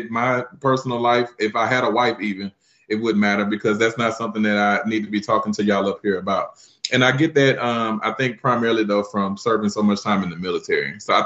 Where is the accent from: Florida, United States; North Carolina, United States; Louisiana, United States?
Louisiana, United States; Lake Charles; now in Texas, United States; No, I'm from Louisiana. Me and myself and AJ are from Lake Charles.